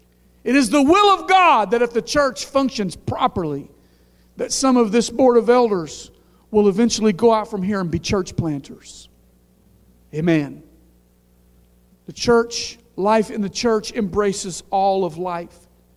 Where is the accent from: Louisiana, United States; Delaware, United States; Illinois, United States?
Louisiana, United States; I never knew when I was growing up in Louisiana